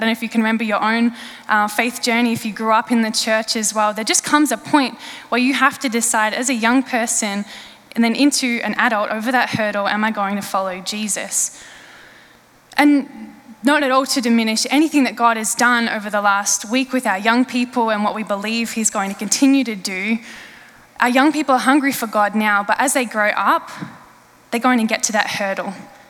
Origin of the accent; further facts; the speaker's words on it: Swan Hill, Victoria, Australia; when I turned 16, was when I moved from my hometown in country Victoria, Swan Hill, to a boarding school in Melbourne.